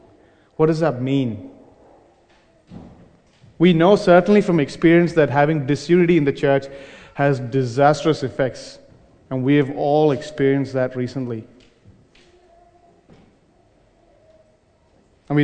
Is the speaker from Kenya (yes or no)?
no; Kuwait; I grew up in Kuwait, as my parents migrated there.